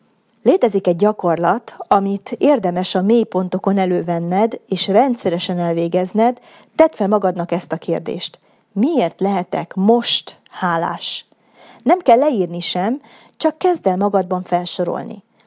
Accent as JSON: {"language": "Hungarian", "country": "Hungary", "said": "Megtudta, hogy magyar vagyok, és felkiáltott."}